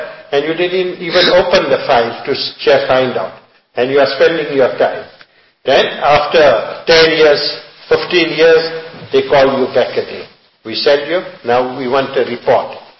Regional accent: South Africa; born there; We are Indian people. We came from India, our forefathers. We are born in South Africa, but our forefathers came from India to South Africa for greener pastures, more to earn more dunya, for a better lifestyle.

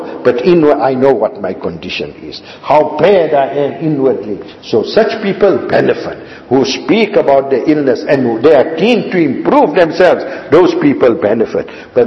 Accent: South Africa; And we are proud South African Muslims, top Muslims.

